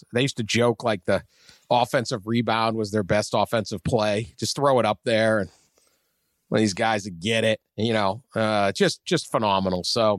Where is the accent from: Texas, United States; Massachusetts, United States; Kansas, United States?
Massachusetts, United States; Boston; The Big East at when I was growing up in Boston, I mean, it was practically as big as the NBA.